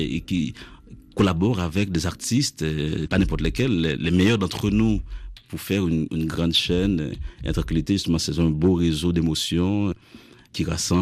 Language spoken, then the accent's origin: French; Hinche, Centre, Haiti; de parler de mon lieu qui est ma ville natale, Inche, et une île entourée de terre, et une ville enclavée